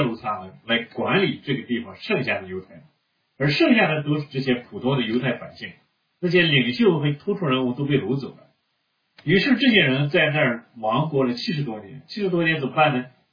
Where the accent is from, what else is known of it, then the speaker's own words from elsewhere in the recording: Shaanxi, China; accent: Shaanbei; 举个例子，就像我这现在给大家讲话，那我带着我浓厚的陕北口音